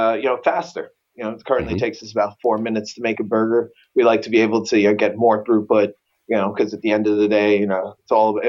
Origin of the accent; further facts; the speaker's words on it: Jamaica; Jamaica, because I'm Jamaican.